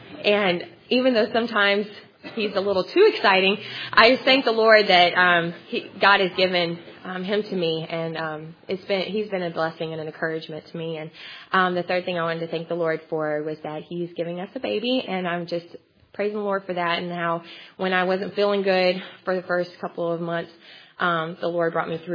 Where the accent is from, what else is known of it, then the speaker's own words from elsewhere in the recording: Forest City, United States; I'm from Forest City, and I'm an L.Ed. major.